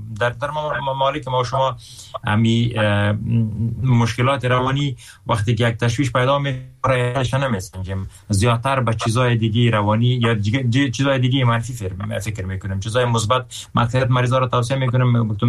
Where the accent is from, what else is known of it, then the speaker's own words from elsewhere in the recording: Afghanistan; میگم من افغان هستم، خبر افغانستان میبینم مرا متاثر میکنه